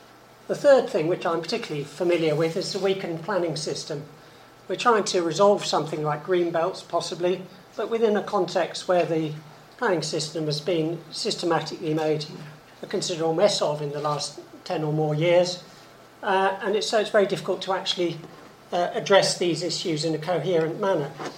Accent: East of England, United Kingdom; I mean, I'm from Suffolk and my relatives are just as passionate about the edge of Bury St Edmunds or the edge of Ipswich

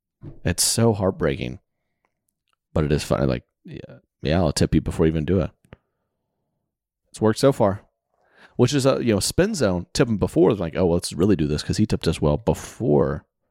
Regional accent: the South, United States; I'm from the South, right? So my grandparents, you got grandparents from the South.

